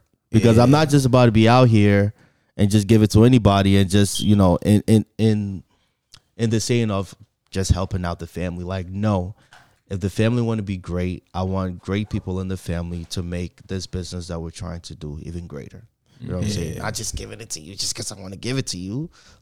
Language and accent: English; United States; because I'm from the States and I come down there